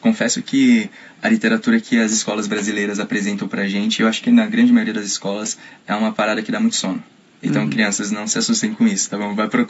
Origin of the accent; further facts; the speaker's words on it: Guarulhos, São Paulo, Brazil; now in Japan; Fui convocado, saí lá de Guarulhos e hoje eu tô aqui no Japão.